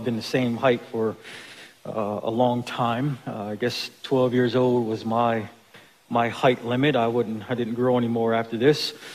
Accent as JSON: {"language": "English", "town": "Buffalo", "region": "New York", "country": "United States", "tie": "born or raised there", "said": "That's in Buffalo, New York, my hometown."}